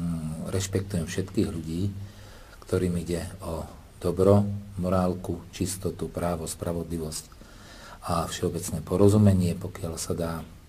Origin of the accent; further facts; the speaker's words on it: Nitra Region, Slovakia; Pochádzam zo Slovenska, z okresu Levice.